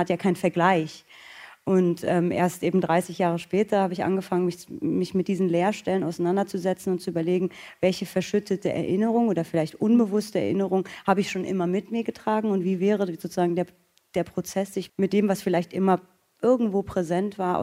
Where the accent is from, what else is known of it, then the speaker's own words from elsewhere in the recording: Frankfurt, Hesse, Germany; ich bin in Frankfurt groß geworden